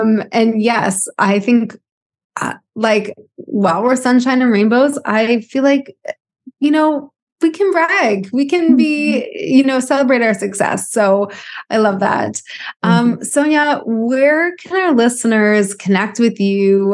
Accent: Canada; I'm from Canada

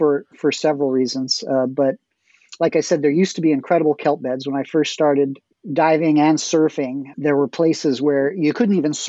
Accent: Bodega Bay, California, United States; I grew up in Bodega Bay. That's where I spent most of my childhood.

